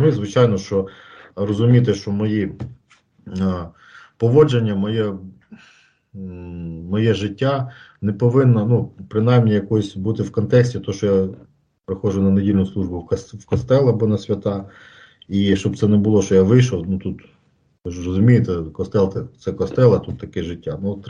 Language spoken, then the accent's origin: Ukrainian; Luhansk, Luhansk Oblast, Ukraine; born there; Я народився в Луганську.